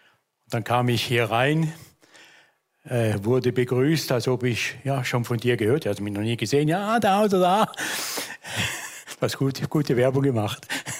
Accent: Thurgau, Switzerland; born there; Ich bin geboren in der Ostschweiz, Kanton Thurgau, angrenzend an den Bodensee. Also eine Seite von mir ist schon halb deutsch. Auf einem Bauernhof. Bin reformiert aufgewachsen

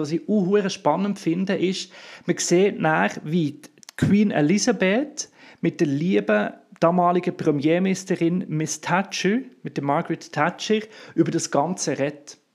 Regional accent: Switzerland; habe ich als Schweizer keine Ahnung

